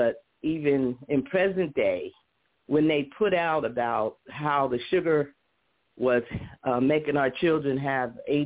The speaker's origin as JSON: {"language": "English", "region": "Pennsylvania", "country": "United States", "tie": "born or raised there", "said": "But and that's growing up in Pennsylvania."}